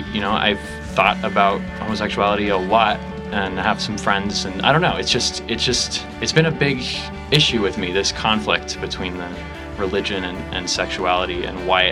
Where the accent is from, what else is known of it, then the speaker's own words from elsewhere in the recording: Provo, Utah, United States; born there; I was born in Provo, Utah, and I was raised LDS, and my family is still very active in the church